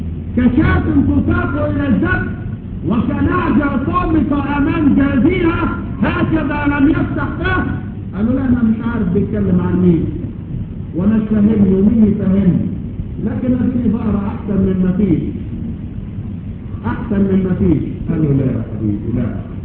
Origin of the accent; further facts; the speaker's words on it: Egypt; قال لي انت منين؟ قلت له انا من مصر.